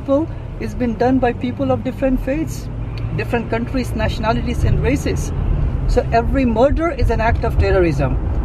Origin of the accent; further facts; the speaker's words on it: Chicago, Illinois, United States; You know, I'm from Chicago. In this year, up until now, there are 700 murders in the city of Chicago, just one city.